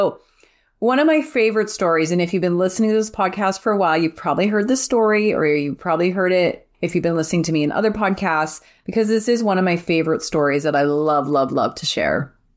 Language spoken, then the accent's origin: English; Alberta, Canada; We're from Alberta.